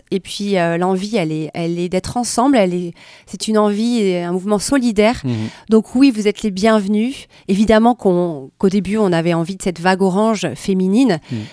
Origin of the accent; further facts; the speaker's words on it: France; c'est une chance de pouvoir être vacciné ici chez nous en France